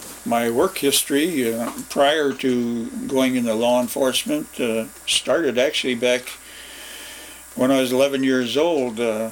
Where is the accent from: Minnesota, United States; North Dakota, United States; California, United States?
Minnesota, United States; St. Paul; born there; I was born in St. Paul, Minnesota